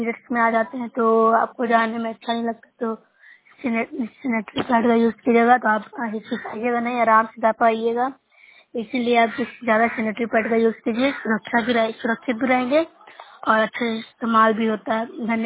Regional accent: Bihar, India; मैं नूसा ब्लॉक से हूँ, जिला नालंदा के निवासी हूँ।

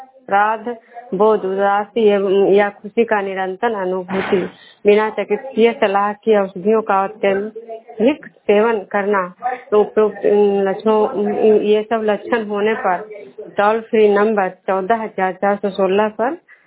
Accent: Vishnupur, Bihar, India; विष्णुपुर ग्राम सगरा पंचायत नालंदा जिला नगरनसा प्रखंड के निवासी हूँ।

